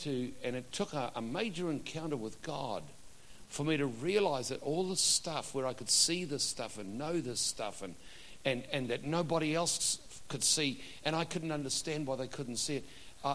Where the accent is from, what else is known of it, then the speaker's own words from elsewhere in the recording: New Zealand; I said I'm a pastor from New Zealand, I'd like to sit up the front.